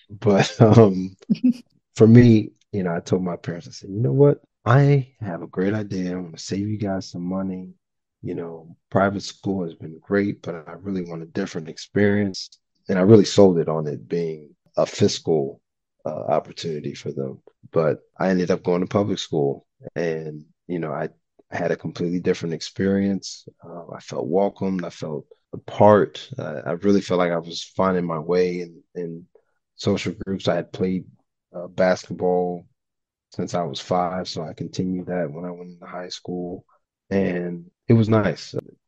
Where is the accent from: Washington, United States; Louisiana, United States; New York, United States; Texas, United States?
Texas, United States; So I started off growing up in Texas.